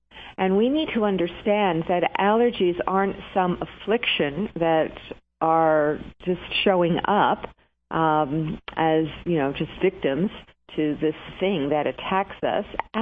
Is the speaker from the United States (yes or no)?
yes; New Jersey, United States; Actually, New Jersey is my home state. That's where my roots are, but I was only 14 miles from New York City, so it kind of just crosses over the border there.